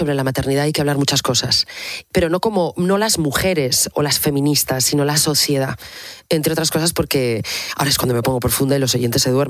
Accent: Asturias, Spain; vengo de Asturias, de un pueblo de 1000 habitantes y mi padre carnicero.

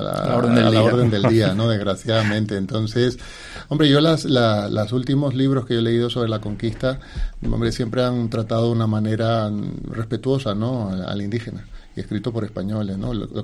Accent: Nicaragua; born there; por ejemplo en Nicaragua, que es donde yo nací

